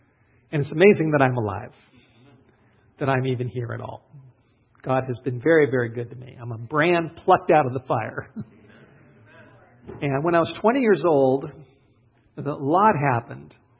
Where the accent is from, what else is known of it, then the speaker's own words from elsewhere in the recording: North Hollywood, California, United States; because I was from Hollywood, North Hollywood, and actually worked in the movies for a while as an extra.